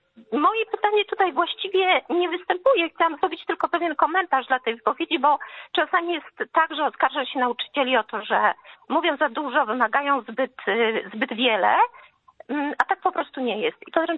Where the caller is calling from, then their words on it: Legnica, Lower Silesian Voivodeship, Poland; Ja jestem z Legnicy i jestem nauczycielką